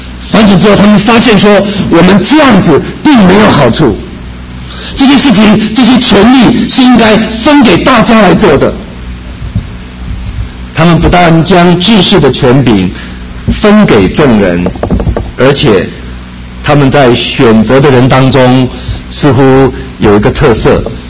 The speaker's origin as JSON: {"language": "Chinese", "country": "China", "said": "不是我们中国人所说的黑箱子作业"}